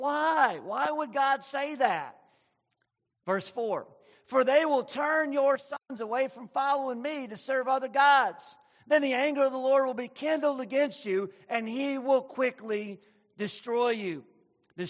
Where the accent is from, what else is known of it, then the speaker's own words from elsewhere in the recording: New Orleans, Louisiana, United States; which we're from New Orleans, by the way.